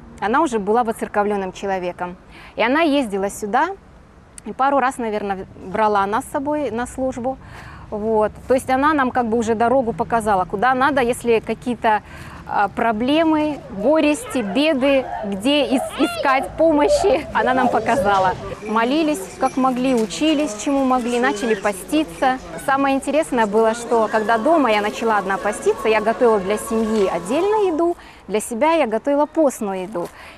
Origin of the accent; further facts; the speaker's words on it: Kyrgyzstan; moved away as an adult; now in Germany; Мы приехали из Киргизии, живем в Германии уже почти 13 лет, в декабре будет 13 лет, как мы здесь живем.